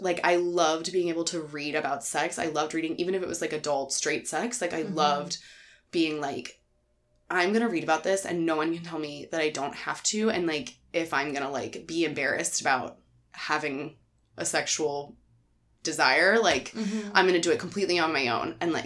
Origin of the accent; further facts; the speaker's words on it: Delaware, United States; It's set in Delaware, and I'm from Delaware, so I loved that.